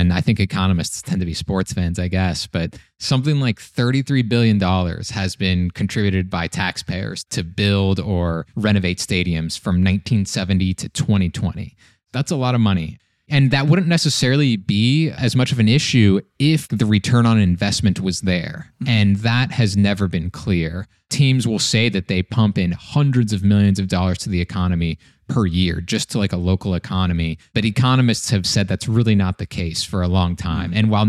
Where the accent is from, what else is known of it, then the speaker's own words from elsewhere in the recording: Kansas City, United States; Kansas City is where I'm originally from. I'm from the Kansas City area.